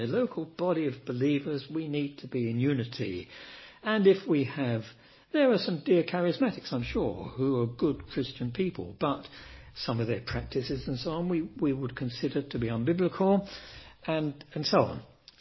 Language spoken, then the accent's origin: English; United Kingdom; We're British. We're stiff upper lip.